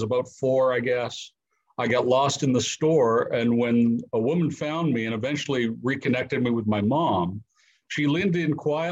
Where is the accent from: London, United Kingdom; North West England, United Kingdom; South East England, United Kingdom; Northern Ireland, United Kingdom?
South East England, United Kingdom; born there; I mean, I was born in 1962 in the south of England.